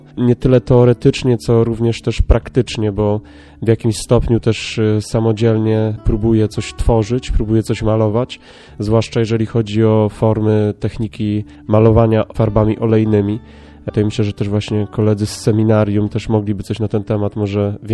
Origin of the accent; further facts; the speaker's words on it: Staw, Greater Poland Voivodeship, Poland; pochodzę z parafii świętego Mikołaja w Stawie Kaliskim.